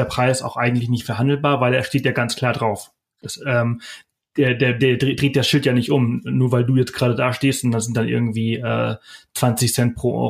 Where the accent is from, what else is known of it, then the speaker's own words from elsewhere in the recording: Spain; ich spreche fließendes Spanisch, ich bin Spanier oder halber, mhm.